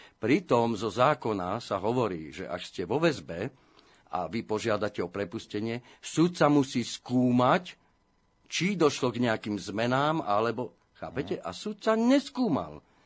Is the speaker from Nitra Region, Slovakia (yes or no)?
no; Bratislava, Bratislava Region, Slovakia; keďže ja som z Bratislavy, že mám právo byť v Bratislave